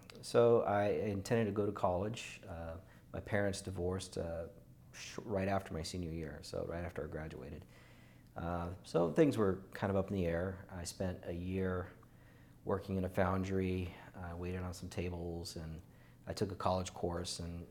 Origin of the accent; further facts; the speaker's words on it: Fort Irwin, California, United States; born there; also born or lived in Texas; So, I was an Army brat. I was born in Fort Irwin. My father left 10 weeks after that for Vietnam. I went back to Texas with my mother